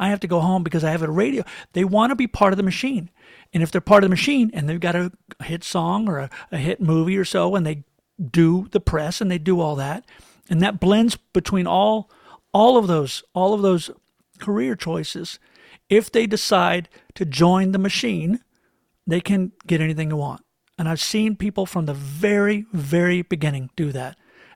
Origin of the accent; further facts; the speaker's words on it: Tallahassee, Florida, United States; Oh, see, I'm from Tallahassee, Florida.